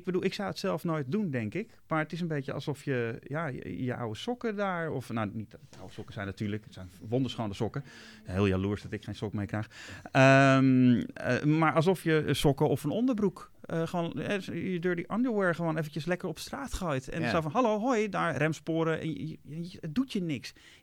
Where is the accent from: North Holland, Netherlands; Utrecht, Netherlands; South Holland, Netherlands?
North Holland, Netherlands; Amsterdam; En ik kom wel uit Amsterdam. En ik ken de stad behoorlijk goed.